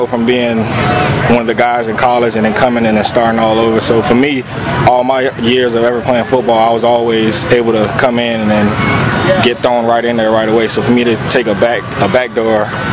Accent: Miami, Florida, United States; now in Atlanta, United States; In Miami.

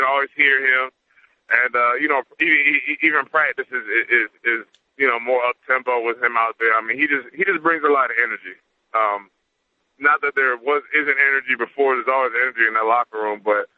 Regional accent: the South, United States; So, I am from the South, like you said, but, you know, after 5 years being here, you know, I've gotten used to what it is up here

